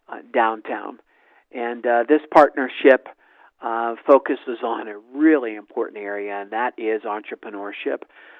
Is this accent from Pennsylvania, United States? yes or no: yes; Ellwood City, Pennsylvania, United States; you go back to my hometown of Elwood City, and there's no longer a hospital